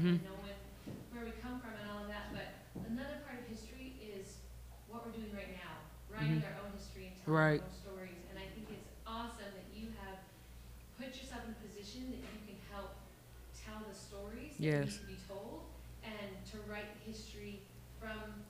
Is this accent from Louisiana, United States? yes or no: no; Seattle, Washington, United States; who are white, who are, you know, I grew up in Seattle.